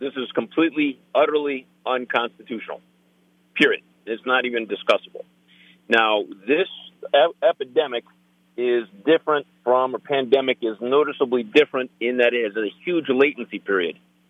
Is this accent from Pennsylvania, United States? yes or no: no; Nevada, United States; Now, I grew up in Nevada, 50 years here